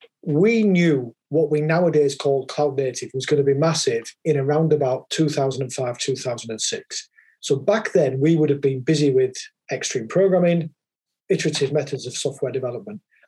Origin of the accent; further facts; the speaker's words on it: Hull, Yorkshire and the Humber, United Kingdom; So I'm not Scottish. I'm from Yorkshire. So if you head north of London, but you stop before you hit Scotland, you get to Yorkshire. So that would have been in East Yorkshire, in Hull, in about 1982.